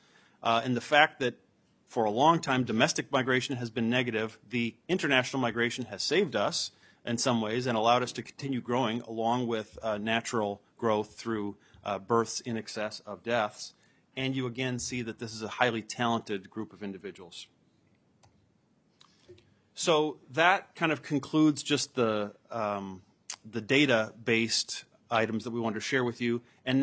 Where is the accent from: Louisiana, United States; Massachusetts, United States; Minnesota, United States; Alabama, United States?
Minnesota, United States; St. Cloud; But I would also note I come from the St. Cloud area, as many of you know.